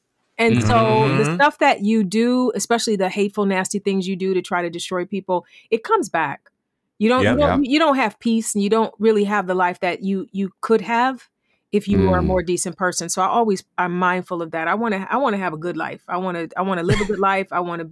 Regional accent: East Cleveland, Ohio, United States; also born or lived in Warrensville / Akron; Born in East Cleveland and lived in East Cleveland, Warrensville, went to school in Akron, so I'm all Ohio.

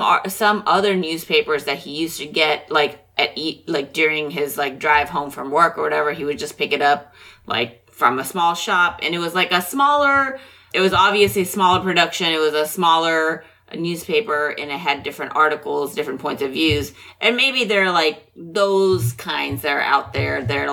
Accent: Nepal; so growing up in Nepal, like obviously Nepal probably had a bigger, at least the capital city that I lived in had a bigger readership

